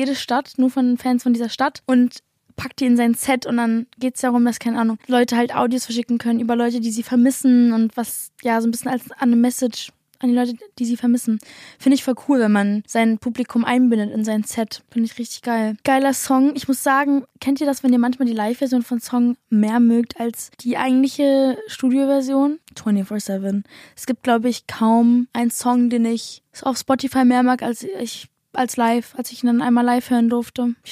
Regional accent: United States; German is a second language; now in Germany; ihr wisst, ich bin Amerikanerin

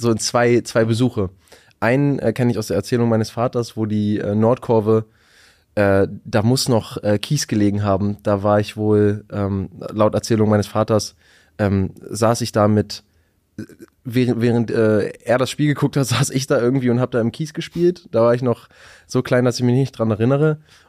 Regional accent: Hamburg, Germany; born there; now in Braunschweig, Germany; Zwar komme ich gebürtig nicht von hier, ich bin in Hamburg geboren und wohne jetzt auch erst irgendwie 10, 11 Jahre in Braunschweig

